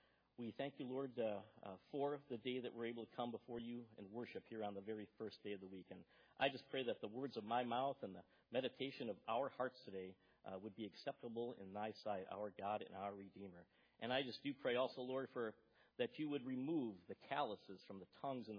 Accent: Milwaukee, Wisconsin, United States; She was from Minneapolis. Of course, I was from Milwaukee.

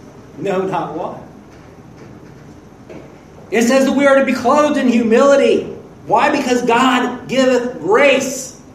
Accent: United States; born there; But as for myself, I was born in America.

